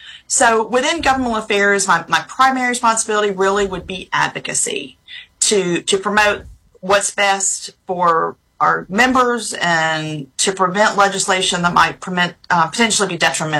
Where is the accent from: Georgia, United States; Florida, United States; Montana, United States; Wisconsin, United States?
Florida, United States; Lakeland; So I am born and raised in Lakeland, Florida, Central Florida. Proud of that. But then I came to the University of Alabama